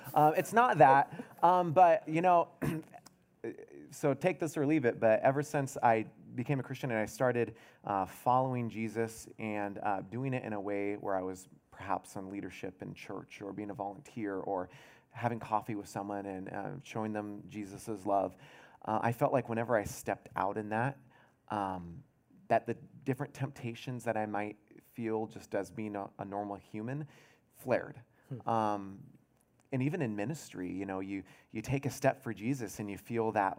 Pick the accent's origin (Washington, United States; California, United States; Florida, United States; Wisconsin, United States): Washington, United States; Seattle; I grew up in Seattle. I mean, it's West Coast.